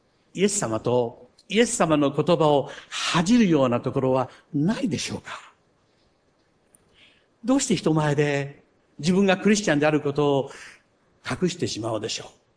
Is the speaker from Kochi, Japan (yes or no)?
yes; Kochi, Japan; now in Uchinada, Japan; 私がこの内灘に来て、しばしば高知の話をすると、そんなに高知がいいなら高知へ帰れと言われたことがありますが、出てきた故郷のことを思っていたのであれば、帰る機会はあったでしょうが、帰らないで長くここに